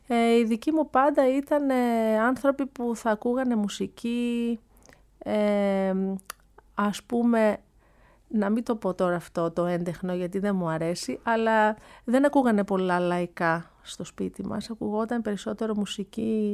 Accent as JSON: {"language": "Greek", "town": "Igoumenitsa", "region": "Epirus", "country": "Greece", "tie": "born or raised there", "said": "και οι δύο γονείς μου είναι από τα Γιάννενα. Από κάποια χωριά των Ιαννίνων, αλλά ήταν δημόσιοι υπάλληλοι και μεγαλώσαμε στην Ιγουμενίτσα. Ήταν και οι δύο διορισμένοι στην Ιγουμενίτσα. Οπότε όλα μου τα χρόνια, μέχρι και που έφυγα για σπουδές, τα πέρασα στην Ιγουμενίτσα."}